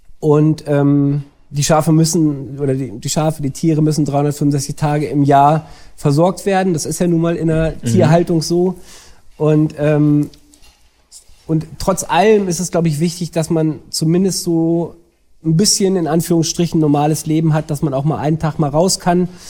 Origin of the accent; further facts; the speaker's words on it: Lower Saxony, Germany; Und ursprünglich kam ich aus dem Landkreis Gifhorn